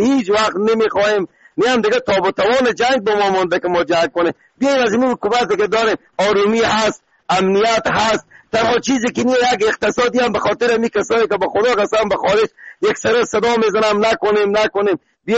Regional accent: Afghanistan; ما خود ما افغانیم

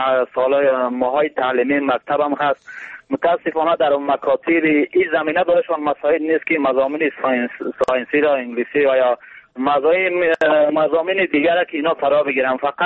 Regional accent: Badakhshan, Afghanistan; در مناطقی که مثلا ما خدم از بدخشان هستم زندگی میکنیم

